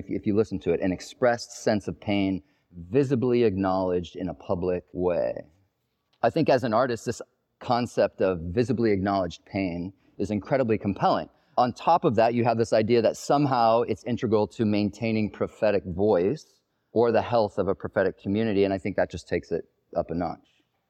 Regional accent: South Africa; I was raised in South Africa at the tail end of apartheid and in the midst of the South African AIDS epidemic

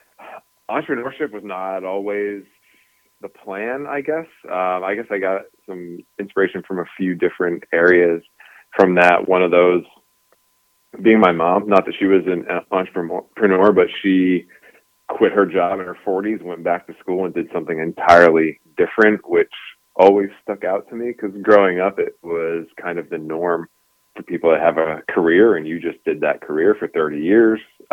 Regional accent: Pennsylvania, United States; I grew up in a very small town, central PA.

